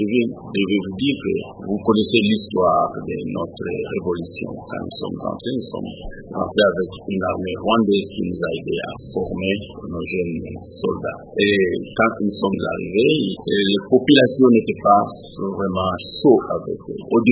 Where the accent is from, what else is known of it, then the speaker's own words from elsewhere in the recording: Kasaï, DR Congo; Du Katanga, je suis du Kasaï, et quand nous sommes arrivés, beaucoup de gens pensaient que j'étais aussi du Katanga